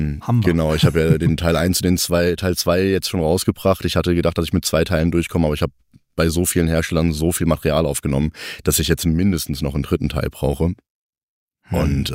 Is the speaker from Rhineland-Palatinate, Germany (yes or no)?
yes; Rhineland-Palatinate, Germany; Ich bin irgendwas zwischen 5 und 55 Jahren alt. Ich komme aus der Nähe von Koblenz.